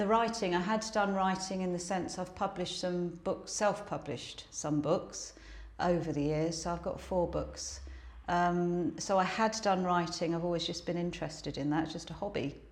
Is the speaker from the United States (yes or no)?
no; London, United Kingdom; I grew up in London. My whole life is London. I'm a Londoner.